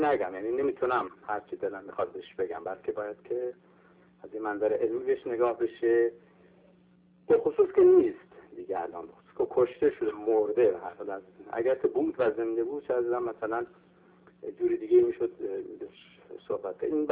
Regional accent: Iran; اگر من این لباس پزشکی رو در بیام به عنوان یک ایرانی در موردش صحبت کنم، صحبت دیگه ای میکنم

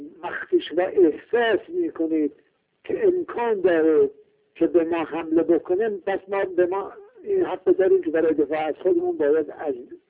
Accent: Iran; چون خود من ایرانی هستم معلوم از لهجه‌ام

